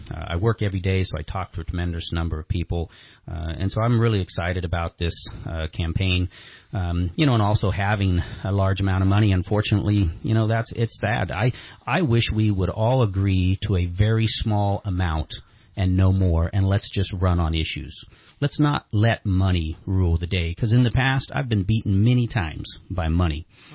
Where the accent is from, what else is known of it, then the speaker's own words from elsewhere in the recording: Reading, Pennsylvania, United States; I grew up here in Reading, and this is a tough place to make a living.